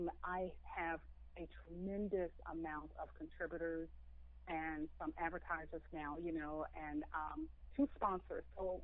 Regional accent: Baltimore, Maryland, United States; also born or lived in Frederick, United States; Well, I originally grew up in Baltimore, Maryland, with both of my parents until the age of almost 11 years old, and that's when my parents split, and my mother moved into Frederick, Maryland

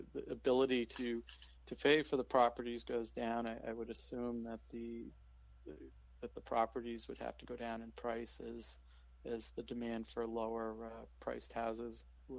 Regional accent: Cohasset, Massachusetts, United States; also born or lived in Brookline; For the first 14 years of my life, I grew up in Cohasset, and then when I was a freshman in high school, my family moved to Brookline.

